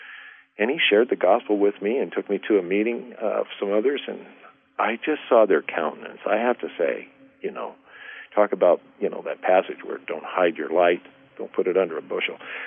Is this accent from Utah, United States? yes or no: yes; Salt Lake City, Utah, United States; born there; You know, I actually grew up in the Mormon church, Hank. I think you know that. I was born in Salt Lake City. Family, I don't know how many generations were, you know, Utah grounded and part of that church.